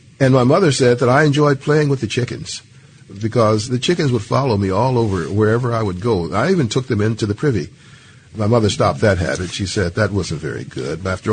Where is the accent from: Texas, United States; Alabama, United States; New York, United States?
Alabama, United States; Hurtsboro; born there; I was born in Hertzboro, Alabama.